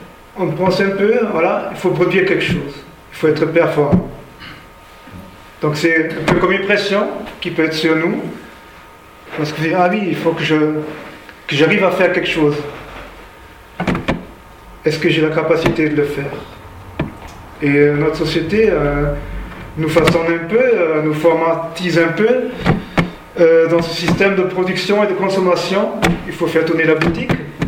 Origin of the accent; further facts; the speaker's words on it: Saarbrücken, Saarland, Germany; suis issu d'une famille non chrétienne et je me suis converti en 1986 à l'âge de 19 ans dans ma ville natale à Saarbrücken en Allemagne, donc ville frontalière avec la France.